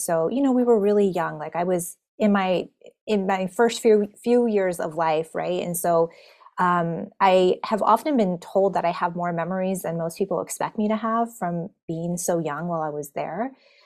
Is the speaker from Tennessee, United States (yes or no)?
no; Portland, Oregon, United States; born there; she actually came to the United States and gave birth to me in Portland, Oregon. So that's where I was born.